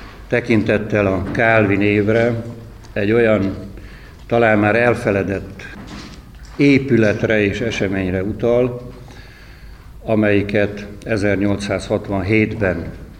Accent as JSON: {"language": "Hungarian", "town": "Debrecen", "region": "Hajdú-Bihar", "country": "Hungary", "said": "Hát egyrészt debreceniként azt kell mondani"}